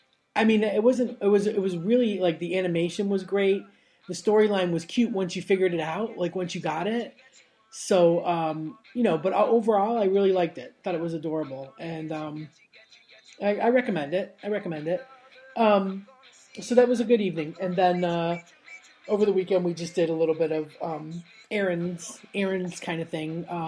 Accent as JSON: {"language": "English", "region": "Florida", "country": "United States", "tie": "born or raised there", "said": "my friend that I grew up with in Florida. She was from Philadelphia, and her family moved to Florida about 2 years or so before I did. And it was in the early 80s."}